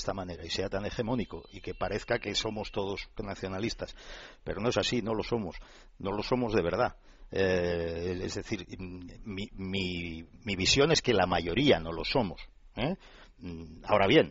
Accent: Catalonia, Spain; son mis compatriotas y que como yo, pues somos muchos los catalanes que queremos seguir siendo españoles

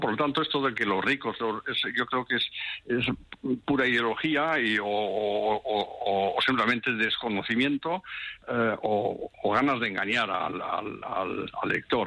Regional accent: Spain; born there; Bueno, soy casado con una española, he nacido en España, voy mucho a España, yo me siento muy cercano de ustedes.

